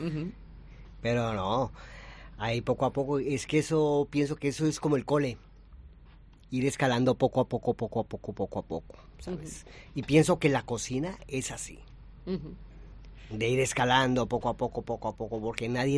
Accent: Colombia; now in Valladolid, Spain; Yo soy colombiano.

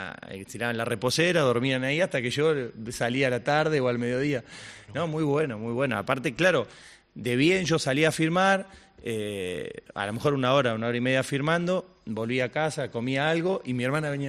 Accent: Pujato, Santa Fe, Argentina; mi pueblo está en un lugar donde es una ruta, la ruta 33, la carretera, es la más transitada casi de la provincia de Santa Fe. Entonces, claro, pasás por Pujato y hoy el pueblo

